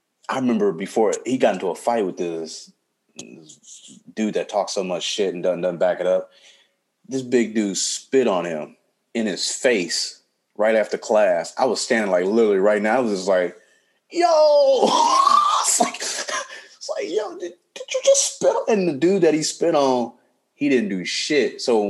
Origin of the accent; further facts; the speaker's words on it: Compton, California, United States; I grew up in Compton, you know, born and fucking raised wherever and shit.